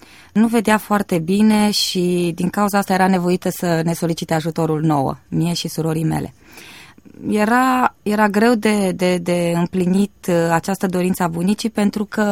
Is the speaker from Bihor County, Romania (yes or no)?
no; Caransebeș, Caraș-Severin, Romania; atunci când s-a făcut o evanghelizare în oraș, sunt din Caransebeș